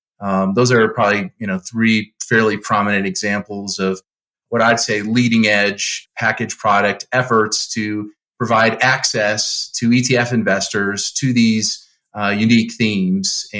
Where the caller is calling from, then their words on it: Colorado Springs, Colorado, United States; So I'm in Colorado Springs here in Colorado, just south of Denver.